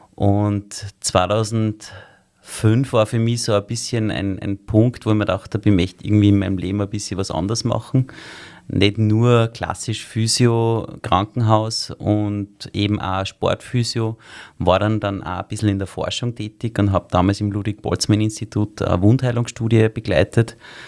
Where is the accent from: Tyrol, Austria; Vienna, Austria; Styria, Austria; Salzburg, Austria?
Salzburg, Austria; Ich bin ja eigentlich in Salzburg aufgewachsen